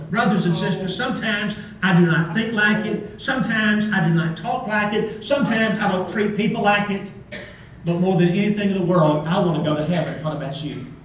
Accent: Alabama, United States; I grew up in Alabama, but Alabama's not home, and Tennessee's not home

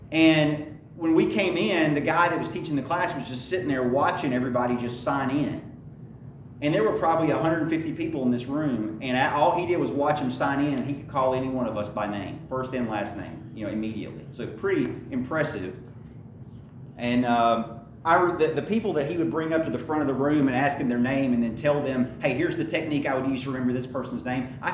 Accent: Lebanon; I'm from Lebanon originally.

